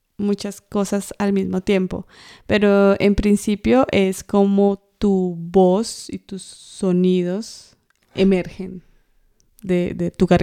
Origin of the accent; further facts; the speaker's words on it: Bogotá, Colombia; bueno, yo crecí en Bogotá, ¿no?